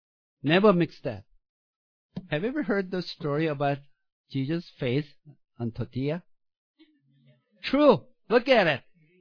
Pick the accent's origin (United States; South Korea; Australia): South Korea; When I was growing up in South Korea, they built this totem pole.